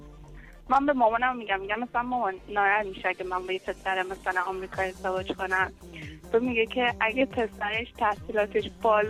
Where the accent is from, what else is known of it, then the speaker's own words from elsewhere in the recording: Iran; now in United States; من 4 سال اومدم آمریکا، خب. سنم هم کمه. من بالاخره فرهنگ مثلا من تو ایران بزرگ شدم